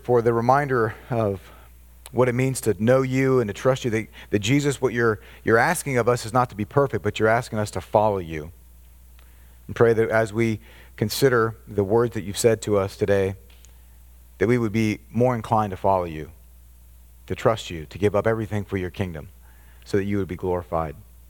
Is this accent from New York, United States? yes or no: no; Orlando, Florida, United States; And as a kid growing up in Orlando, where whenever the space shuttle launched, we literally went outside